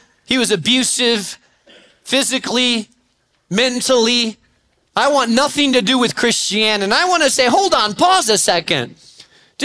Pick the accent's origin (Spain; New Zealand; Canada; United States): Spain; I grew up in Spain.